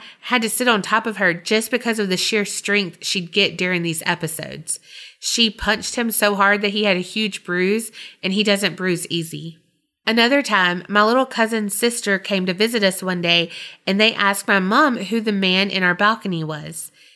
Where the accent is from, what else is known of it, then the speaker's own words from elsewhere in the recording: India; I'm 21 and I'm from India.